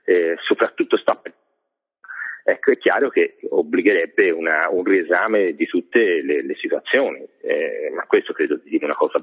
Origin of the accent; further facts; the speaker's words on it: Florence, Tuscany, Italy; te sai che io sono fiorentino, sì, dalla testa ai piedi